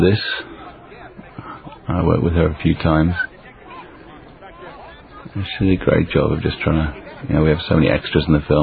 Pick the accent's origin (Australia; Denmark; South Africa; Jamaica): Jamaica; also born or lived in London, England; they certainly had been in London, which is where I'm from. In fact, I was born and brought up in Jamaica.